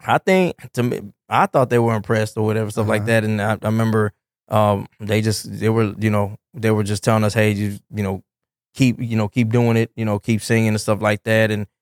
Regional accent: Houston, Texas, United States; also born or lived in Chicago; I was born here in Houston. So I mean, I as a kid, I went back and forth.

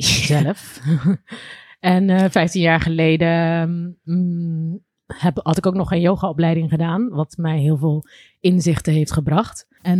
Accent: Rotterdam, South Holland, Netherlands; Ik ben opgegroeid in de Millingsbuurt, Rotterdam.

